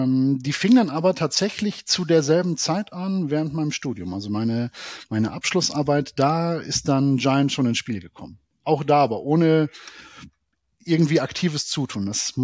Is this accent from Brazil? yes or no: no; Bavaria, Germany; now in North Rhine-Westphalia, Germany; Man wird auch als Bayer wohlwollend in der Familie willkommen und herzlich